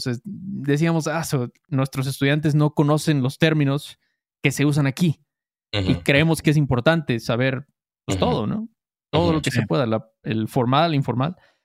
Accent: Veracruz, Mexico; born there; now in Puebla, Mexico; nací en Veracruz también, soy jarocho, pero ahora vivo en la ciudad de Puebla.

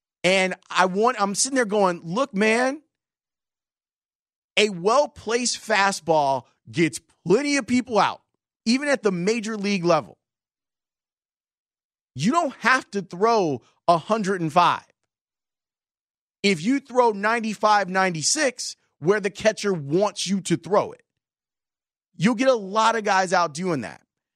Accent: New York, United States; accent: New York; And I'll try to hide my New York accent.

